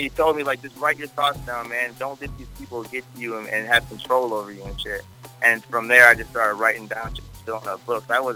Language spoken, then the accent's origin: English; Massillon, Ohio, United States; I'm down from Maslin, back, you know, by Canton and shit down there in Ohio.